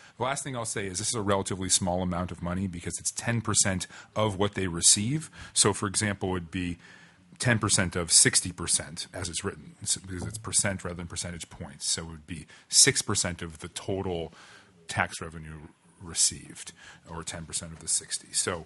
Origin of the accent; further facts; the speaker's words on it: Cordova, Alaska, United States; thinking back to the commercial fishermen that I grew up with in Cordova